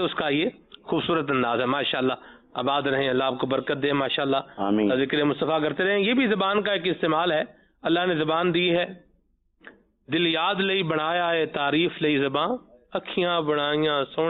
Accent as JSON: {"language": "Urdu", "town": "Larkana", "region": "Sindh", "country": "Pakistan", "said": "اور میں لاڑکانہ سے ہوں"}